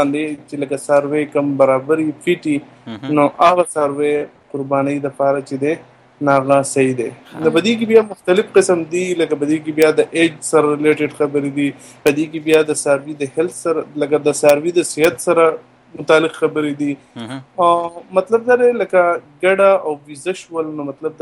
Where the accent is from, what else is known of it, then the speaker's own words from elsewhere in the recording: Swat, Khyber Pakhtunkhwa, Pakistan; now in United States; زما تعلق بیسیک د سواد مټ تحصیل خرړې کلی سره ده او دلته کې زو په نیو جرسی